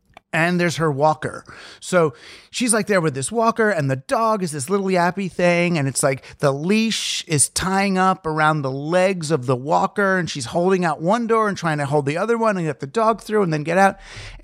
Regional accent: New York, United States; I'm just one of those people who, 'cause I'm from New York, you know, I'm a stoop person.

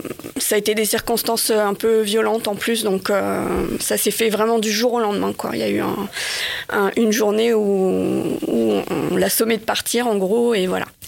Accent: Paris, Île-de-France, France; j'ai 49 ans, je suis parisienne

